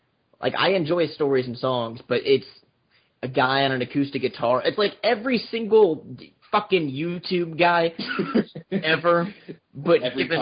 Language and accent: English; Texas, United States; because I'm Texan